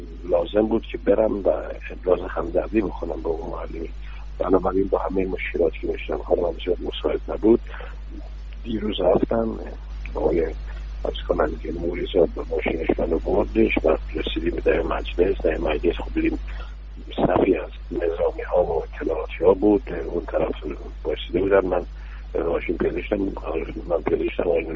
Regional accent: Iran; من وظیفه خودم دارستم به عنوان یک ایرانی

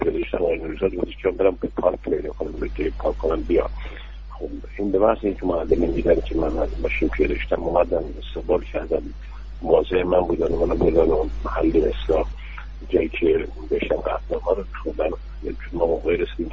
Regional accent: Iran; من پذیرش خودم درستم به عنوان یک ایرانی

